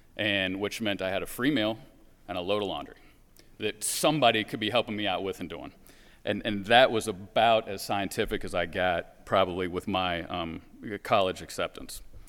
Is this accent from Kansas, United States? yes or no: yes; Kansas, United States; I grew up in Kansas. I really only applied to three schools.